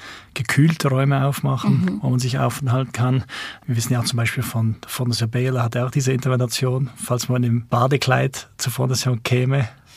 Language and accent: German; Basel, Basel-Stadt, Switzerland; Wir sind ja alle stolz als Basler